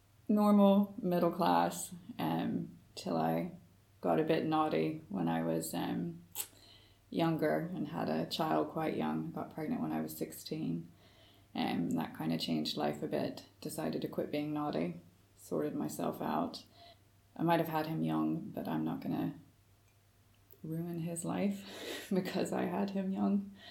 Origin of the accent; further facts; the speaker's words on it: Houston, Texas, United States; moved away; I was born in Houston, Texas. Grew up there until I moved over here. So I'm a Texan first, and then I say I'm an American when I have to show my passport.